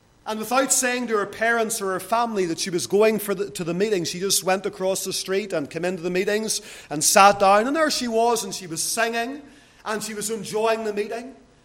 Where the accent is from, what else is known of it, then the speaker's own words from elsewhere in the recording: Lisburn, Northern Ireland, United Kingdom; As a young lad growing up in Lisburn